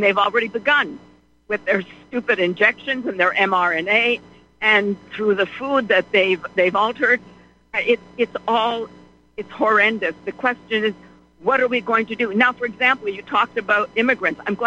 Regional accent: Palestine; moved away; But a lot of them, I know because I'm from Palestine, when we fled before it got really bad.

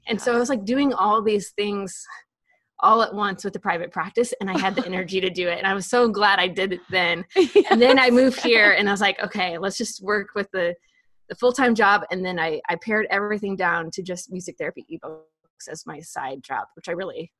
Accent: Iowa, United States; And so I'm from Iowa, and I contacted the University of Iowa about their equivalency and master's program.

